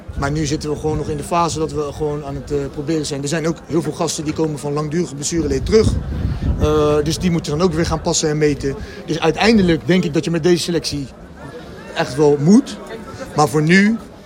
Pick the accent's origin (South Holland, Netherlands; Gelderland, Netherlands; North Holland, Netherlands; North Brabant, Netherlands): South Holland, Netherlands; The Hague; now in Naaldwijk, Netherlands; Ik kom zelf uit Den Haag en ik woon nu in Naaldwijk.